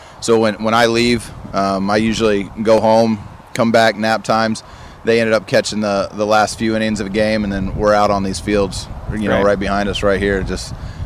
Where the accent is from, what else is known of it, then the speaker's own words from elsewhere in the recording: Indianapolis, Indiana, United States; now in Cleveland, United States; From Indiana, nice. Indianapolis. Born and raised. Reside in just outside of Cleveland with my wife, two kids.